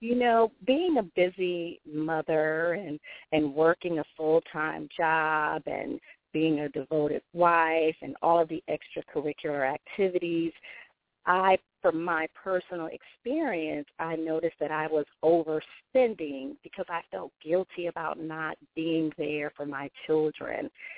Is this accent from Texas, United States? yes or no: no; Michigan, United States; Well, I'm from Michigan, and just crossing over to Canada for our summer vacations, Niagara Falls has always been a favorite place to visit